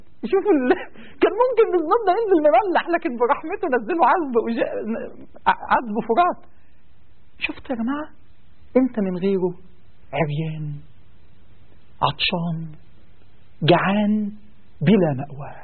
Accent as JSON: {"language": "Arabic", "country": "Egypt", "said": "عندنا في مصر يعني ايه العين عليها حارس؟"}